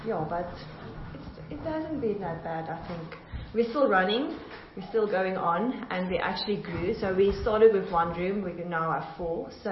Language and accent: English; Cape Town, Western Cape, South Africa; No, I came from Cape Town, and he's from Gauteng, but we used to live in the Northern Cape for 5 years.